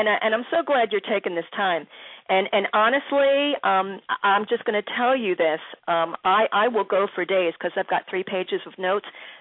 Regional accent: Philadelphia, Pennsylvania, United States; having been born and raised in Philly and with the myriad of music that we were all privy to hear, we had some of the best music in the world.

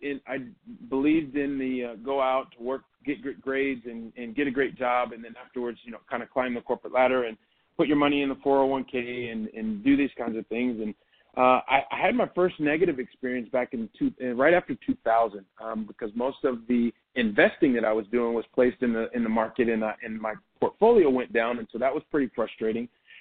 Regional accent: Columbus, Ohio, United States; And I'll tell you what … … is just a guy from the Midwest of the United States. I'm originally from Columbus, Ohio.

